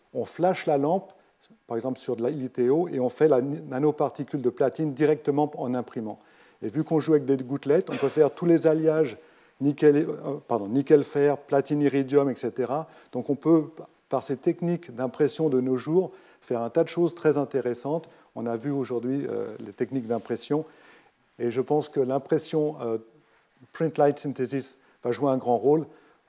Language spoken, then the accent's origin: French; Switzerland; je viens donc de Suisse, comme l'a indiqué Jean-Marie. Je ne viens pas de Lausanne parce qu'on a déménagé il y a quelques années à Sion